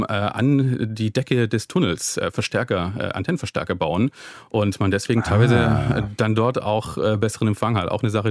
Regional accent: Baden-Württemberg, Germany; now in Berlin, Germany; in Berlin gilt ja als Stadt der Zugezogenen. Also ich selbst als Schwabe

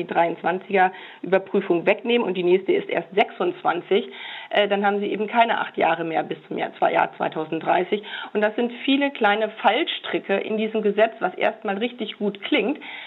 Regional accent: Brandenburg, Germany; Ich komme ja selber aus Brandenburg und kenne das sehr genau.

